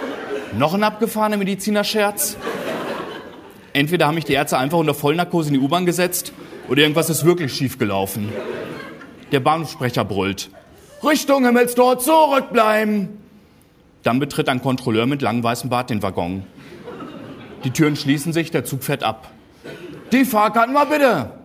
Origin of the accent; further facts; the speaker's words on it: North Germany, Germany; Ich sage, ich bin eigentlich aus Norddeutschland.